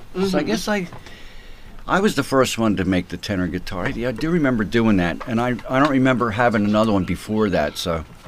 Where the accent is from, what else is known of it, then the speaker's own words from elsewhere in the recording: Philadelphia, Pennsylvania, United States; now in Morristown, United States; I live in Morristown, New Jersey now. But yeah. And I was born and raised in Philly